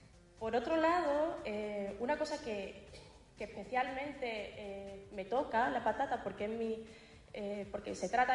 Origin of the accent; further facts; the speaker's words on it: Córdoba, Andalusia, Spain; now in Huelva, Spain; soy de Córdoba, sí, pero yo estoy encantada de vivir en Huelva. Ya me siento casi choquera. Muchas veces cuando me preguntan de dónde soy, digo, yo soy cordobense. Yo ya no soy ni de Córdoba ni de Huelva sola, soy mitad y mitad